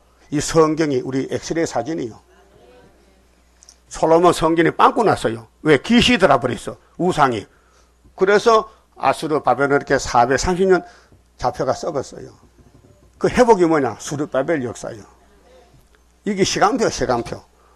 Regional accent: Uiseong, North Gyeongsang, South Korea; 나는 내 고향이 경상북도 의성이요. 동방, 해돋는 곳이요, 동방에.

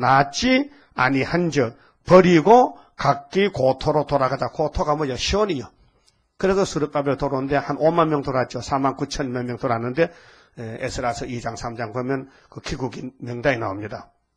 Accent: Uiseong, North Gyeongsang, South Korea; 내 고향의 의성이요. 의로운 성읍이 의성이라는 거예요. 경상북도 의성군, 다인면은, 아주 얼굴이 많은 사람들이 사는 데가 다인면이요.

